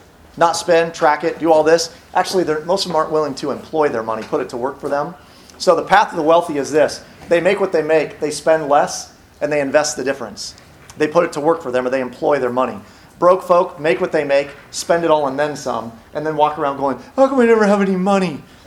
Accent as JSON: {"language": "English", "region": "Iowa", "country": "United States", "said": "I'm from Iowa. We're around a lot of cows in Iowa"}